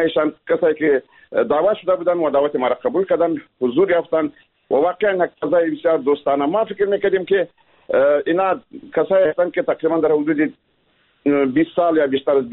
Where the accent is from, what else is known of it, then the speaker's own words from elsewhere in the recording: Afghanistan; ما همه ما افغان هستیم